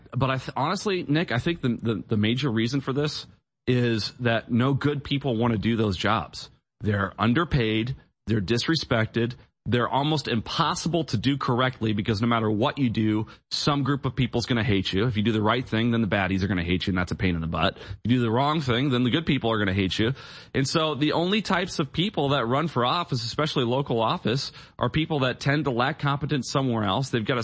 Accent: Midwest, United States; And I grew up in the Midwest. You know what it's like in the Midwest.

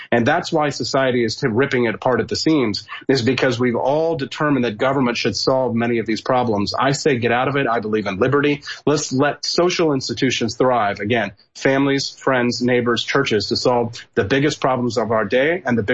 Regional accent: Kansas City, Missouri, United States; I was a little nervous when I was going to St. Louis because I'm from the Kansas City side of things.

